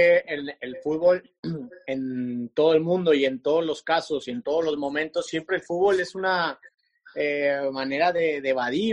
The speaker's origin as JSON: {"language": "Spanish", "country": "Mexico", "said": "Yo lo pongo de ejemplo en mi país, ¿no? México"}